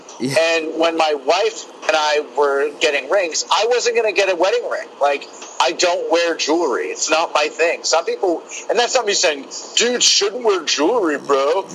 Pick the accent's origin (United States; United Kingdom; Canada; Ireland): Canada; I was new to Edmonton and to Canada. Like, I am Canadian, but I hadn't lived in Edmonton ever.